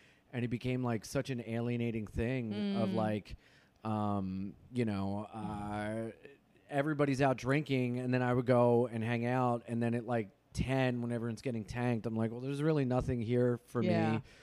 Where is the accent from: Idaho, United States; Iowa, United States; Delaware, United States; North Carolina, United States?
Delaware, United States; Delaware. I don't know if you could tell or not by me trying to fight my stepdad when I was 12.